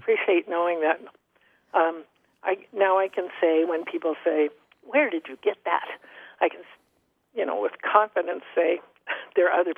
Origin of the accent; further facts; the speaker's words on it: Nebraska, United States; also born or lived in Colorado / South Dakota / Wyoming / Iowa; now in Fort Laramie, United States; I was born and raised in western Nebraska. And since that time, I've probably lived in Colorado and South Dakota and Wyoming, Iowa.